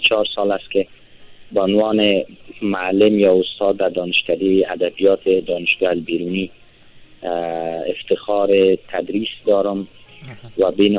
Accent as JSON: {"language": "Persian", "region": "Kabul", "country": "Afghanistan", "tie": "born or raised there", "also_born_or_lived": "Badakhshan", "said": "یعنی چون ما در بدخشان به دنیا آمدیم، تا در ایامی که ما مکتب قرار بود بخوانم به کابل آمدم، اینجا خواهرم زندگی میکرد و ما از 10 سالگی به بعد با خواهرم بزرگ شدم."}